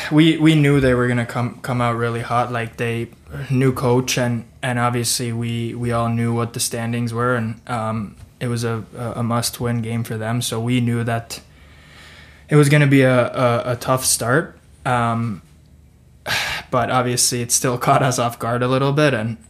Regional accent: Espoo, Uusimaa, Finland; English is a second language; now in Germany; I'm from Espoo, Finland. Espoo's a pretty big city right outside of Helsinki. So the capital area. And I'm 25 years old. I've been in Germany for over a year now

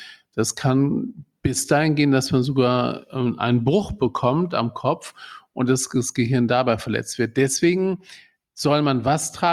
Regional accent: Kiel, Schleswig-Holstein, Germany; Du, ich bin Kieler sogar.

